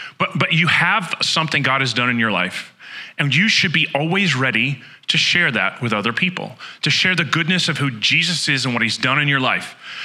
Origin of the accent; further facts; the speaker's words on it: Oklahoma, United States; So I grew up in Oklahoma.